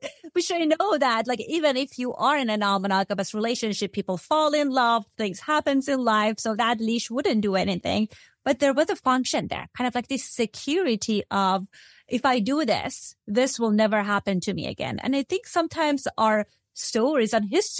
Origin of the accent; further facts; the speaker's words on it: Iran; Like we grew up in Iran, there was polygamy.